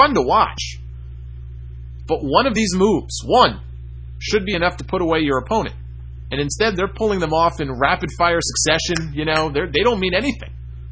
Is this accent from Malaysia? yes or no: yes; Malaysia; I'm from Malaysia